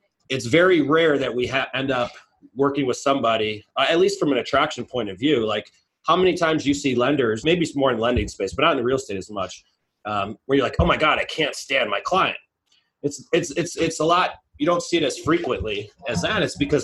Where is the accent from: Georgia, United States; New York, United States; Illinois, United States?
Illinois, United States; Chicago; Like, this is just how I talk. I'm from Chicago. This is just who I am.